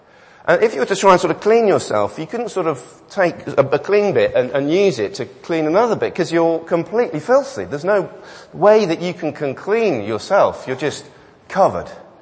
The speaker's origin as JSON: {"language": "English", "town": "Swansea", "region": "Wales", "country": "United Kingdom", "tie": "born there", "said": "I was born in Wales. There seems to be a theme developing at the moment, so I thought I'd join in. I was born in Swansea."}